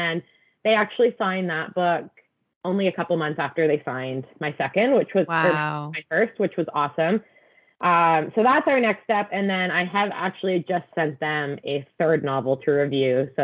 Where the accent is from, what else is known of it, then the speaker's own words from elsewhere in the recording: Canada; I am a Canadian author